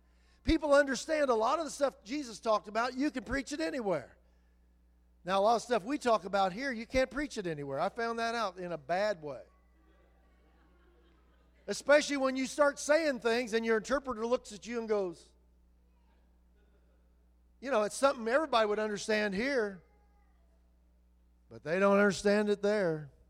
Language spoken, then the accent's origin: English; United States; because, you know, I come from America, you know, the land of the free, home of the brave.